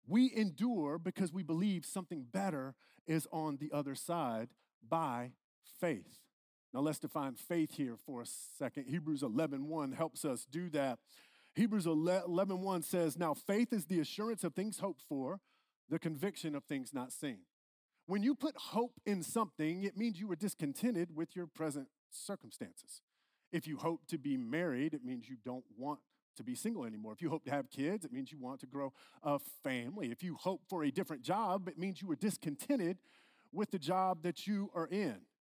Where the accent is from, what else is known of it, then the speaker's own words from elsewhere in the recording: South Carolina, United States; I'm from South Carolina. That is how it's pronounced. We have more pecans there than you hear.